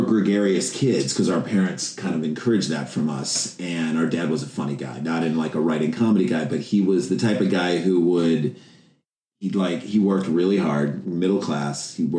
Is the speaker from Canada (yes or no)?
no; St. Louis, Missouri, United States; now in New York, United States; So what happened to us is we came to New York in 1994. So we grew up in St. Louis, Missouri, which is like Midwest.